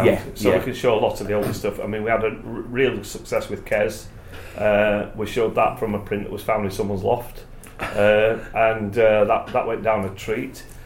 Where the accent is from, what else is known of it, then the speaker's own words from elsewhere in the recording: Barnsley, Yorkshire and the Humber, United Kingdom; I'm from Barnsley, I've always lived in Barnsley, I've worked all over the place, but always come back to Barnsley.